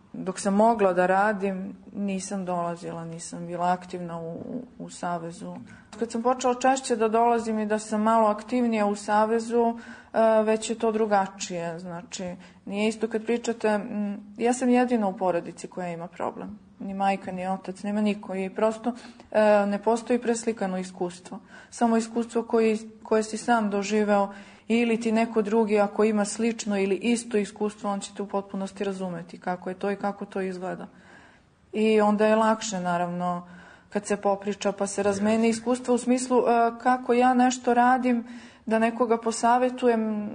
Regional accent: Gjakova, Gjakova District, Kosovo; born there; rođena sam u Đakovici na Kosovu

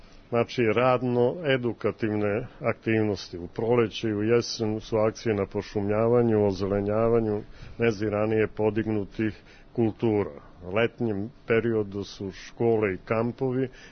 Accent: Topola, Šumadija, Serbia; inače iz Topole sam Oplenačke

